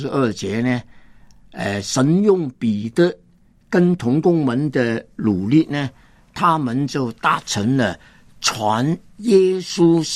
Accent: China; 也爱我们中国人。

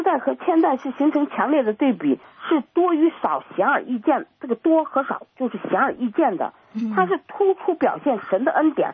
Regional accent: China; 我觉得这个代哈，不是我们中国人所说的祖孙三辈人的这种代

